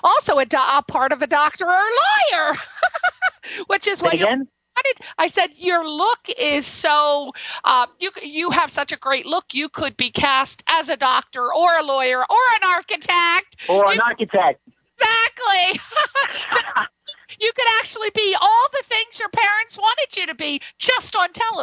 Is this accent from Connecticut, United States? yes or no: yes; Connecticut, United States; Because I'm from Connecticut. Which is right next to New York. So I grew up on the East Coast